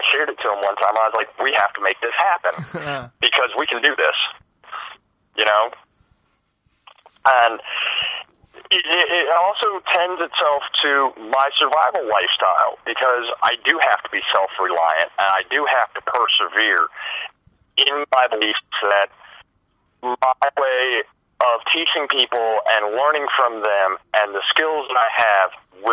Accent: Florida, United States; now in Ohio, United States; I grew up in the Everglades, so it is kind of different.

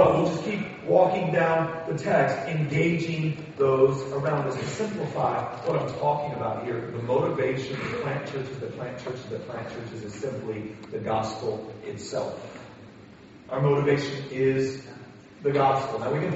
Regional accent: United States; I'll try to say it as frankly as I can, being the American that I am.

